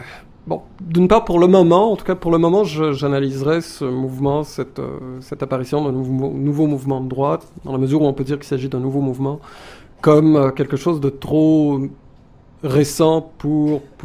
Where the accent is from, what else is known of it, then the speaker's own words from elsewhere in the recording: Quebec, Canada; C'est peut-être vrai dans certaines régions du Québec, mais moi je viens de la Beauce par exemple